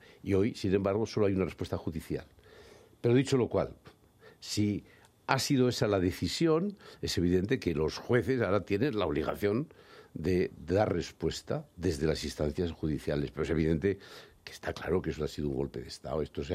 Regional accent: Spain; no tenemos que tener ningún complejo de inferioridad como españoles

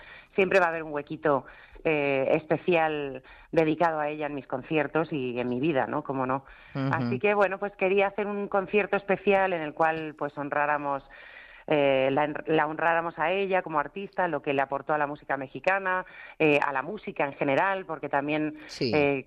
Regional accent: Spain; Desde aquí, efectivamente, que me hace muchísima ilusión estar en mi tierra y he hecho mi banda exclusivamente aquí para España

